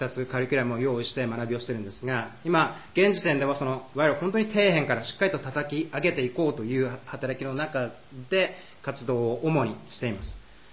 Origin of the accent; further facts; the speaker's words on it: Tokyo, Japan; also born or lived in United States / Osaka; 東京で生まれ育って、そしてアメリカに大学で留学をさせていただいて